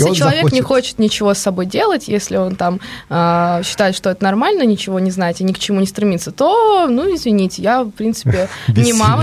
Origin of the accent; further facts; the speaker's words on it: Moscow, Russia; accent: Moscow; У меня еще московский акцент, я знаю.